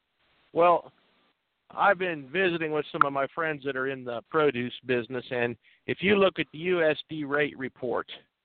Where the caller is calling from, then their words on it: Kansas, United States; I'm calling from Central Kansas.